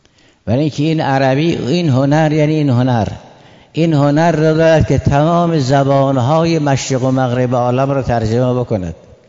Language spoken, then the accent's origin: Persian; Iran; اما بالاخره ما ایرانی هستیم، فارسی دوست داریم، فارسی زبان شیرین ماست